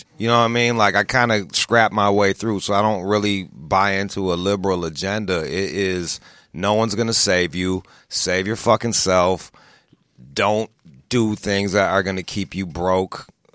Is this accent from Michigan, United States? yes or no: yes; Pontiac, Michigan, United States; I'm from the Rust Belt. I'm from outside of Detroit, Pontiac, Michigan